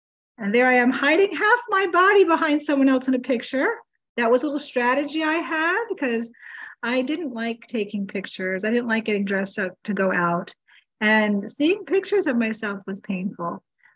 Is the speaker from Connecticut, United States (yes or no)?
no; Massachusetts, United States; I grew up in Massachusetts, and when I'd come home from college, he'd always have a comment